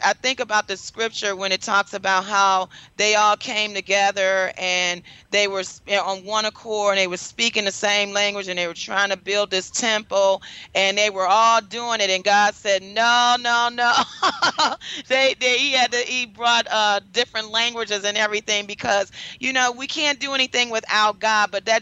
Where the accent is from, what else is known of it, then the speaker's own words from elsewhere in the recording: Detroit, Michigan, United States; Yep, I graduated from Detroit, and then I lived in Detroit. I was raised and graduated high